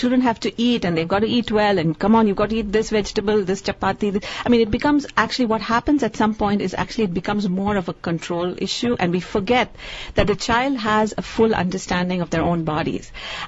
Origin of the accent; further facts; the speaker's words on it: India; it's very hard as an Indian, especially as an Indian parent, to remove from this whole.